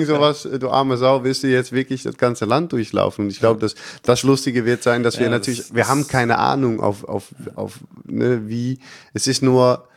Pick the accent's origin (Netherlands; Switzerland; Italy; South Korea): Netherlands; German is a second language; Ich weiß nicht, ob ich da als Holländer so viel besser ankomme.